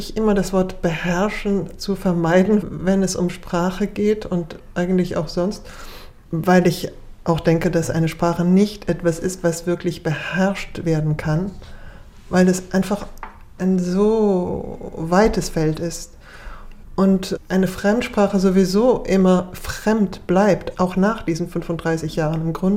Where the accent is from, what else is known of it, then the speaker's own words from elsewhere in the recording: Germany; accent: German; ich glaube nicht, dass ich noch einen starken deutschen Akzent habe. Ich habe nur einen leichten Akzent sicherlich